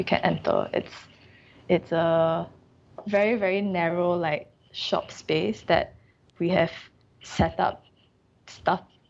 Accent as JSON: {"language": "English", "country": "Singapore", "said": "Yeah, we are all from Singapore, and yeah, we are just quite, I think, socially generated lah."}